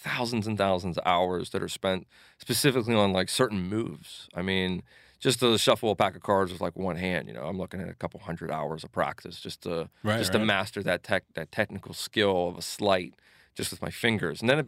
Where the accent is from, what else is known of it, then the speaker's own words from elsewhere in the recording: Pittsburgh, Pennsylvania, United States; I grew up in Lincoln Place, actually.